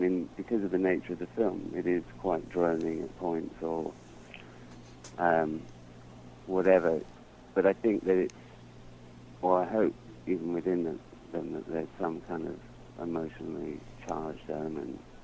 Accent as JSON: {"language": "English", "region": "London", "country": "United Kingdom", "said": "I mean, I'm from London."}